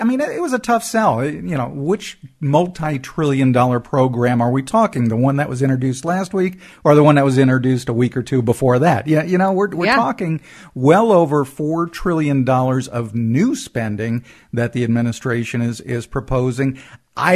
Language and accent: English; East Coast, United States; Growing up on the East Coast, I know two things.